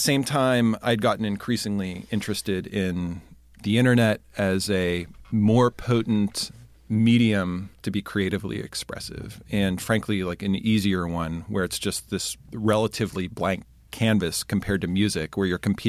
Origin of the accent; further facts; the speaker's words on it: Pittsburgh, Pennsylvania, United States; moved away as an adult; I'm originally from Pittsburgh. Uh-huh. And then I moved to Chicago to go to college at Northwestern.